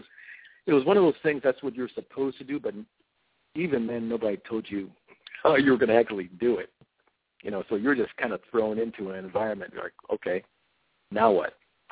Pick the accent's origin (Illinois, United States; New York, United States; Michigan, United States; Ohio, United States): Michigan, United States; Ypsilanti; growing up in Ypsilanti, which was a football power, we were a football power in high school.